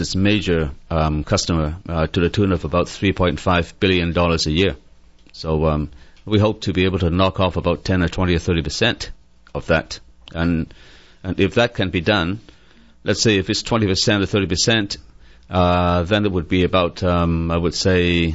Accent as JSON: {"language": "English", "country": "Canada", "said": "I had painted on my car, I am Canadian, boycott my country."}